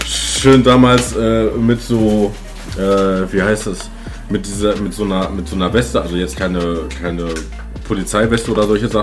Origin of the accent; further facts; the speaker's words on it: Hagen, North Rhine-Westphalia, Germany; Und also gebürtig komme ich aus Hagen. Das könnte dir vielleicht was sagen.